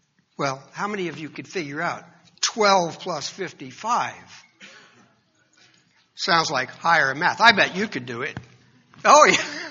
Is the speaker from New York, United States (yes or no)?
yes; New York City, New York, United States; I'm Italian ancestry, and I'm from New York City.